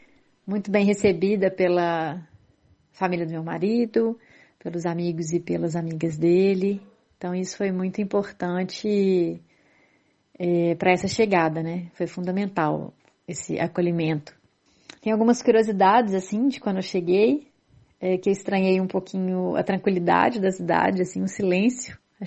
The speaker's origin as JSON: {"language": "Portuguese", "town": "Belo Horizonte", "region": "Minas Gerais", "country": "Brazil", "said": "vim do Brasil, da região sudeste do Brasil, no estado de Minas Gerais, que é conhecido pelas suas montanhas, pelas suas cachoeiras."}